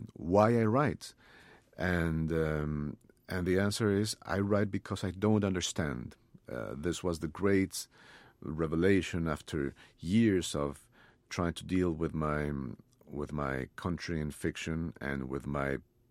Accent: Bogota, Bogotá Capital District, Colombia; the experience of my generation growing up in Bogota in the 80s and 90s, with the bombings, with the shootings in the streets

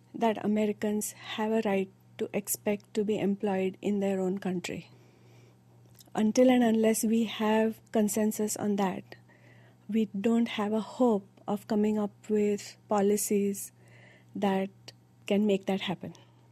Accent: India; moved away as an adult; now in Milford, United States; I grew up in India. I lived there until my early 20s.

